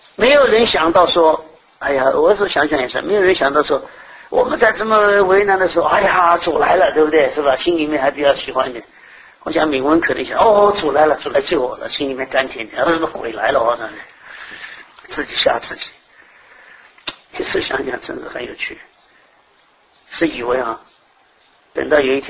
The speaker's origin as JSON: {"language": "Chinese", "country": "Thailand", "said": "他们是不是跟这个我们泰国人一样啊？"}